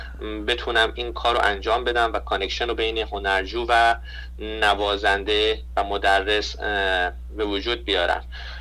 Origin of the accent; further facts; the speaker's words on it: Iran; now in United States; خب امکانی که ما داشتیم در ایران، همیشه ما خب تو یک جو آموزشگاه موسیقی بزرگ شدیم، حالا دهه 60 ها همیشه امکان داشتیم که بریم آموزشگاه